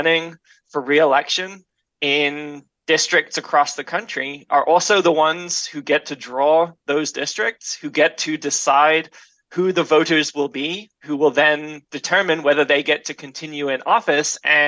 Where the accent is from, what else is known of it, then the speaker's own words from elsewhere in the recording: England, United Kingdom; now in United States; I grew up in the UK, so I was born in England.